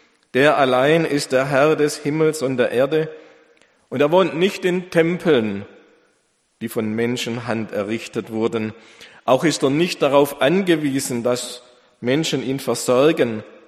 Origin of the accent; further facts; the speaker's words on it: Mössingen, Baden-Württemberg, Germany; Unten, da wo ich herkomme aus Mössingen, da blüht schon die Kirschbäume